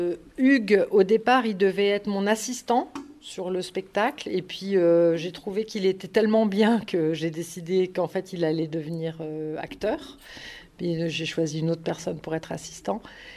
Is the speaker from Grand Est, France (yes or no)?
yes; Grand Est, France; moved away as an adult; now in Paris, France; J'ai fait d'abord des études pour être actrice dans une école qui était à Nancy, puisque j'ai grandi en Lorraine. Et puis ensuite... quand j'avais 26 ou 27 ans, je crois, j'ai quitté Nancy pour m'installer à Paris.